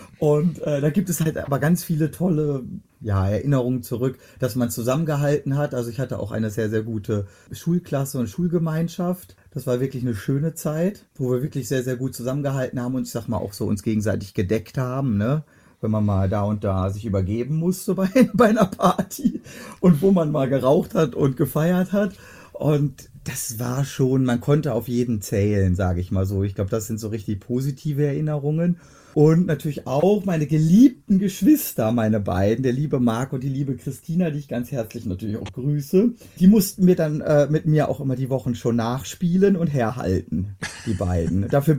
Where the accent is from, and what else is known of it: Schloss Holte-Stukenbrock, North Rhine-Westphalia, Germany